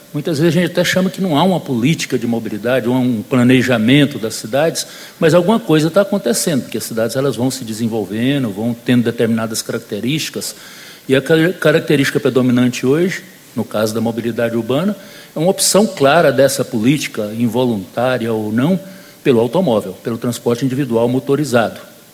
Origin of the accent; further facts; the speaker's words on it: Goiânia, Goiás, Brazil; Eu trouxe aí 3 fotos lá da minha cidade, de Goiânia.